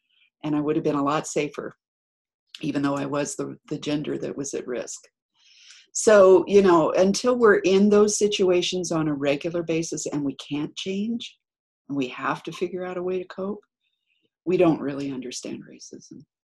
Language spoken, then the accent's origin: English; United States; now in Hong Kong; or it wasn't a Chinese person treating me like I was an imbecile because I'm an American and I'm white